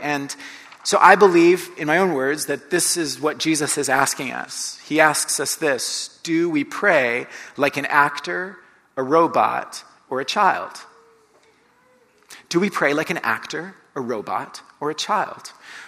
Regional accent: Colombia; I grew up in Colombia, and so I was like, oh, okay.

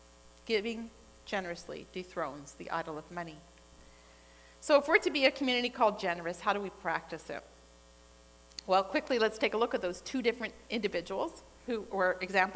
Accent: Pennsylvania, United States; when I was a teenager, I grew up in Pennsylvania

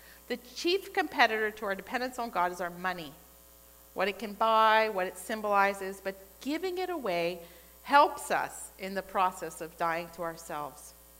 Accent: Pennsylvania, United States; when I was a teenager, I grew up in Pennsylvania

